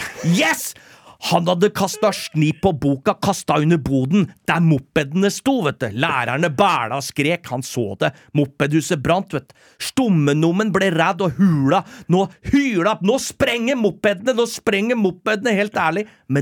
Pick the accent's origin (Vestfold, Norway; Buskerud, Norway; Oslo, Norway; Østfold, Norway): Østfold, Norway; Rakkestad; da jeg vokste opp i Rakstad, Indre Østfold